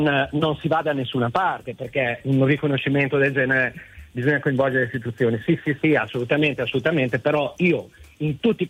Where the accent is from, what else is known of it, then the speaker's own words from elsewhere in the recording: Modena, Emilia-Romagna, Italy; Io sono di Modena, quindi immaginate voi cosa può essere, no?